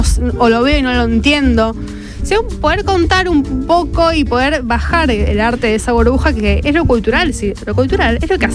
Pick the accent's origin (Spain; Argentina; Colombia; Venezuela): Argentina; Sí, nuestro lunfardo, nuestra manera de hablar, nuestro dialecto, palabras que usamos todos los días